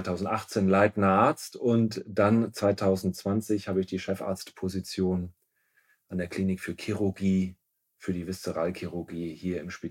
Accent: Nordhorn, Lower Saxony, Germany; also born or lived in Würzburg; ich bin 47 Jahre alt, verheiratet, Vater von zwei Kindern, geboren in Nordhorn in Niedersachsen aus dem platten Land, dort mein Abitur gemacht

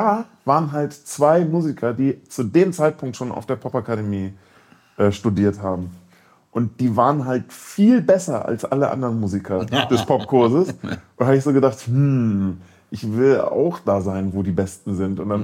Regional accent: Hamburg, Germany; Ich komme aus Hamburg

